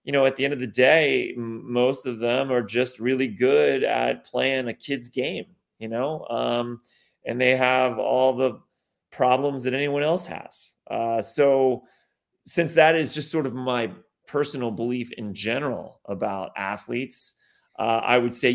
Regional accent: Cincinnati, Ohio, United States; Well, you know, I'm born and raised in Cincinnati. And so the Reds are still my favorite team.

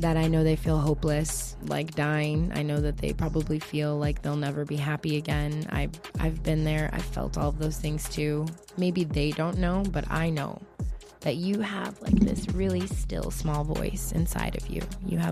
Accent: Middletown, Ohio, United States; Well, I grew up in Middletown, Ohio, which is a teeny tiny, not super teeny, but it's a small town in Ohio.

